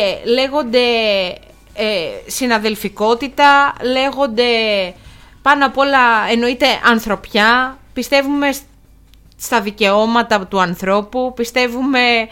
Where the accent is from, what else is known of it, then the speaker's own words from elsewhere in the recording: Thessaly, Greece; η καταγωγή μου να είναι από τη Θεσσαλία